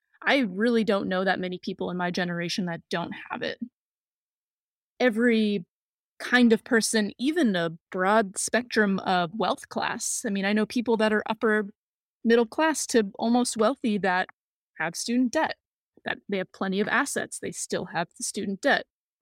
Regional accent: Boston, Massachusetts, United States; So I grew up in Boston, in the Boston area. I am a product of the Brookline Public School System

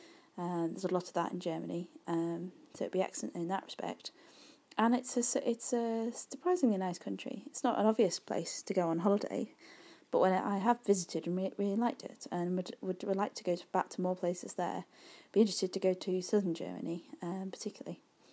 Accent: Yorkshire and the Humber, United Kingdom; It's somewhere like where I grew up in North Yorkshire

